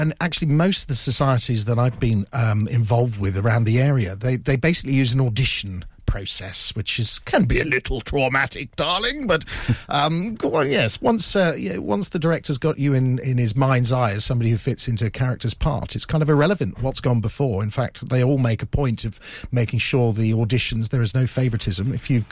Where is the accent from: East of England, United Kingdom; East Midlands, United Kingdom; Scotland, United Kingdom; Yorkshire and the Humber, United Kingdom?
East of England, United Kingdom; Saffron Walden; Yeah, well, I come from Saffron Walden.